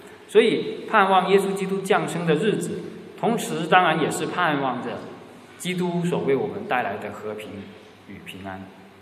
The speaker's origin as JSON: {"language": "Chinese", "town": "Guangzhou", "region": "Guangdong", "country": "China", "tie": "born or raised there", "said": "广州，我老家海珠区的那个事件"}